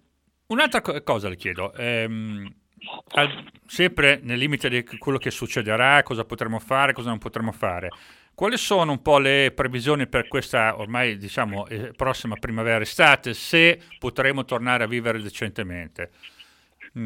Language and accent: Italian; Castiglione dei Pepoli, Emilia-Romagna, Italy; Esatto, certo, siamo di Castiglione.